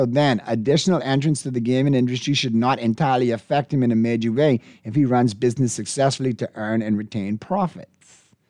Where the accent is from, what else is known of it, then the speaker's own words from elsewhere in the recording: Exuma, Bahamas; I am from Exuma, and I am familiar with the keys.